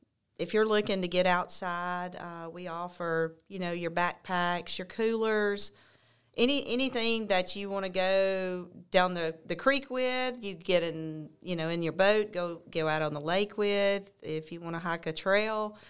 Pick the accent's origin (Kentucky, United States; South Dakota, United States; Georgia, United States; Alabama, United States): Alabama, United States; Childersburg; I grew up in Childersburg, and that's where I still live.